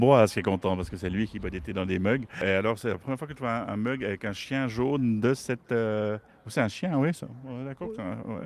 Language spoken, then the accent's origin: French; Fleurier, Neuchâtel, Switzerland; J'étais originaire de Fleurier et maintenant je suis originaire de Val-de-Travers.